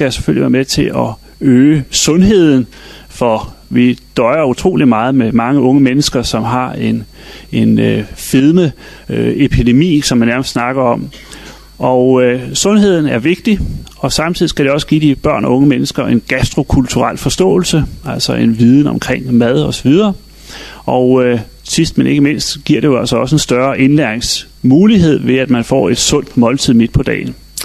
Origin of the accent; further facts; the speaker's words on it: Aalborg, North Denmark Region, Denmark; og jeg kommer fra Aalborg.